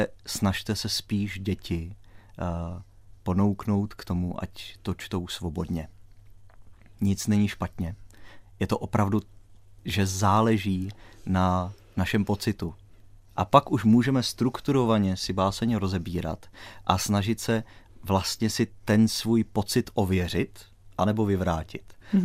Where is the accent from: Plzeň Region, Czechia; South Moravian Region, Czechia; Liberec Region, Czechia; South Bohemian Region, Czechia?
South Bohemian Region, Czechia; Strakonice; also born or lived in Zlín; já jsem se narodil ve Zlíně, ale žil jsem tam jenom jeden, ten první rok svého života a potom jsme se přestěhovali do Strakonic.